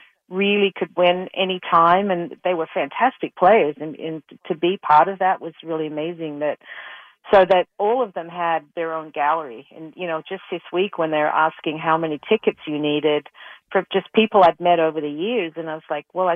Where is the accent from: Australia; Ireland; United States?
Australia; I came from Australia